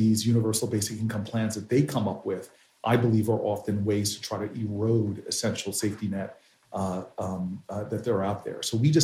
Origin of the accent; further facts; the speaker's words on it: New Jersey, United States; and you know that I'm a Democrat from New Jersey